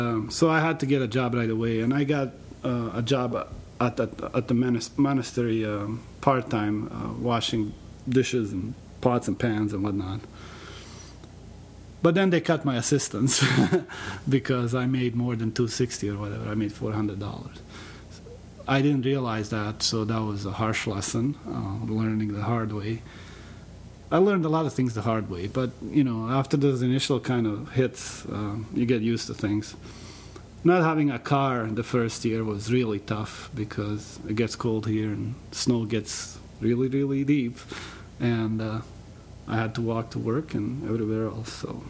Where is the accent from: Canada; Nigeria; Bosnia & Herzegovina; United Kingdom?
Bosnia & Herzegovina; now in Rochester, United States; I came from Bosnia to the United States. It was in 1993 as a result of the war in Bosnia. My immigration status was a refugee, so I didn't really come by choice. I came because I had to. My life in Bosnia was very good.